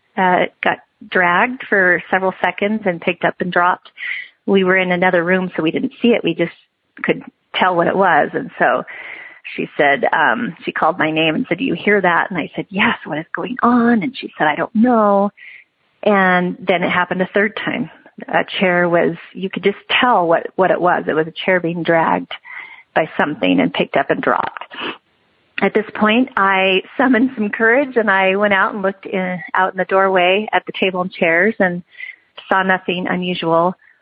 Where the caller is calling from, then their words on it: Idaho, United States; I'm calling from Idaho.